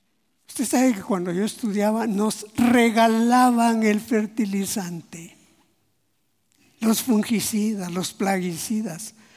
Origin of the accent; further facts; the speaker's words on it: San Marcos, Guatemala; yo soy de San Marcos